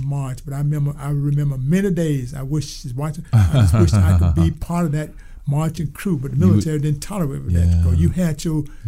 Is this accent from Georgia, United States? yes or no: yes; Thomasville, Georgia, United States; I was born there, and I'm the 10th child of 14 brothers and sisters.